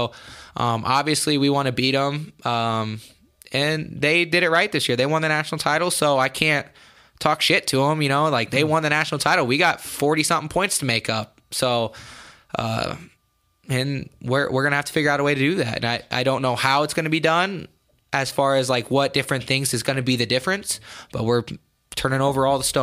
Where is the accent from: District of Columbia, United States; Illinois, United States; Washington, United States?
Illinois, United States; Champaign; I didn't grow up an Iowa wrestling fan. Obviously, I'm from Champaign, so, like, I grew up an Illinois wrestling fan